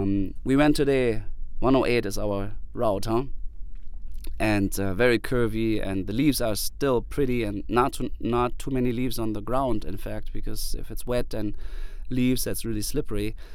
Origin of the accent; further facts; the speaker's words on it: Germany; English is a second language; moved away as an adult; now in Fargo, United States; I am from Germany. I relocated to Fargo in 2009.